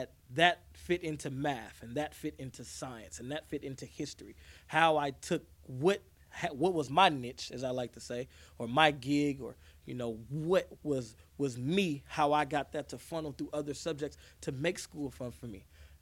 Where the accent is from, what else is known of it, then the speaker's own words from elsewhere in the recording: Vallejo, California, United States; You know, where I'm talking about Vallejo, where I'm from, it's our community.